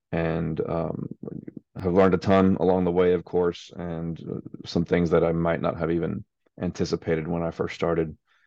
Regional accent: Texas, United States; now in Nashville, United States; So I am Texan, like I said, first and foremost. I am a father of two young boys, 7 and 4. I'm a husband to my wife, Lindsay, and we have a home here in Nashville.

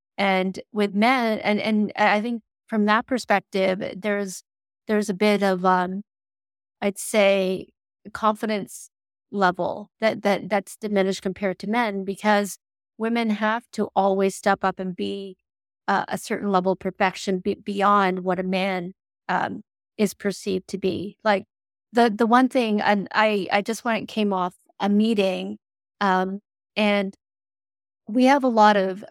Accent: Canada; And this is me talking as a Canadian.

